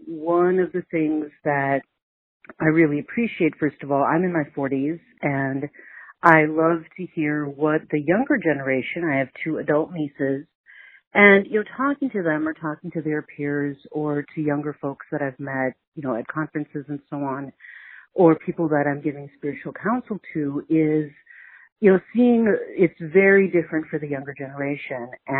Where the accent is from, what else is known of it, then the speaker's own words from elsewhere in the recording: United States; but I really am an American much more than I am an Indian.